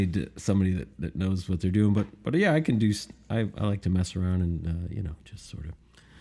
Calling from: Nashville, Tennessee, United States; Well, I'm here in my house, in my basement, in the west side of Nashville, Tennessee.

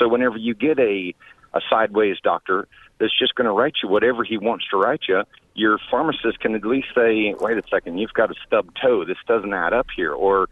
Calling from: Florida, United States; I'm here from Florida

